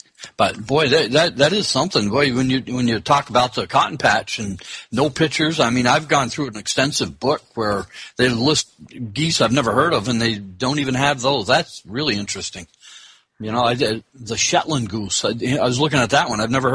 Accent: Vermont, United States; Well, I came from Vermont where there was a lot of them, and I had some friends that had them for pets.

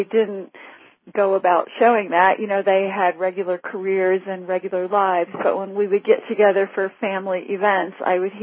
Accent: New Orleans, Louisiana, United States; Well, I grew up in New Orleans, and my mother is from that French Cajun lineage.

